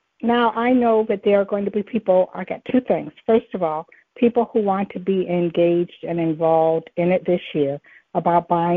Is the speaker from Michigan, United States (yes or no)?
yes; Michigan, United States; because like I said, I was there 1 year and I'm from Michigan.